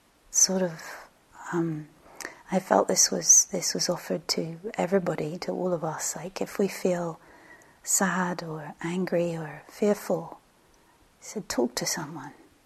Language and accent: English; United Kingdom; moved away; some of the things happening in my home country.